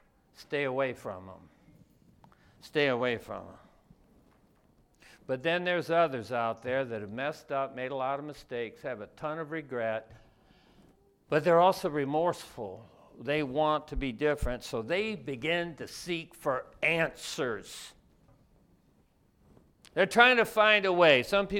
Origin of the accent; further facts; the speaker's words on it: United States; I grew up in America. We got churches in every corner and Bibles in every house, I think.